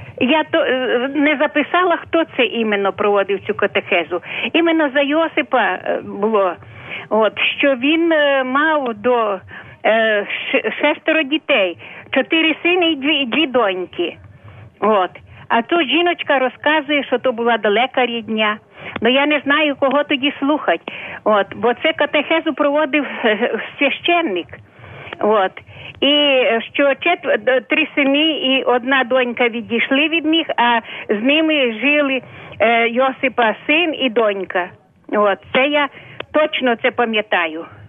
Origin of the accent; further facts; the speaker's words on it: Ivano-Frankivsk, Ivano-Frankivsk Oblast, Ukraine; Я з Івано-Франківська.